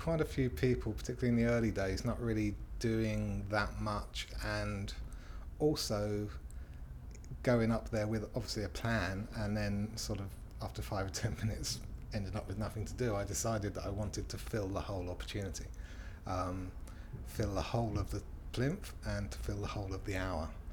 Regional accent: Slough, South East England, United Kingdom; I'm 47 and I come from Slough in Berkshire.

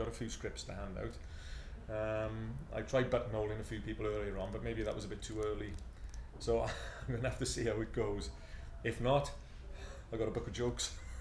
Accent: Bexleyheath, London, United Kingdom; born there; I was born in Bexley Heath, even though I think of myself as Welsh.

